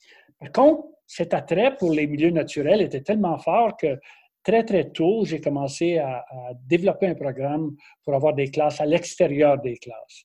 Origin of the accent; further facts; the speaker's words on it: Manitoba, Canada; Parce que j'ai grandi, moi, au Manitoba, sur une ferme.